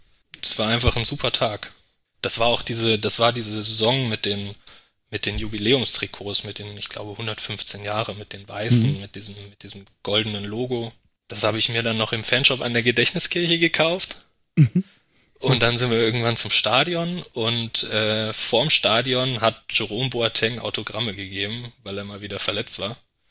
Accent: Lower Saxony, Germany; Also geboren bin ich in Göttingen und dann auch dort in der Nähe in Südniedersachsen in einem sehr kleinen Ort aufgewachsen.

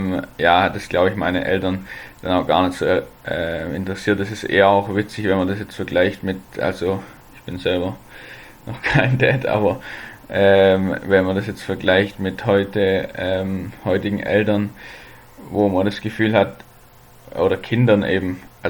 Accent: Baden-Württemberg, Germany; meine Eltern sind zweimal umgezogen, aber ja, das nur nebenbei. Das ist nahe bei Nürtingen und Nürtingen liegt so südöstlich von Stuttgart, südlich einfach.

